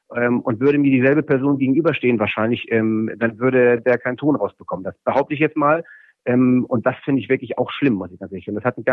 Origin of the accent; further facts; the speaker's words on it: Hamburg, Germany; Ich bin in Hamburg-Mansberg aufgewachsen, in einer Plattenbausiedlung. Mein Vater ist Spätaussiedler aus Polen.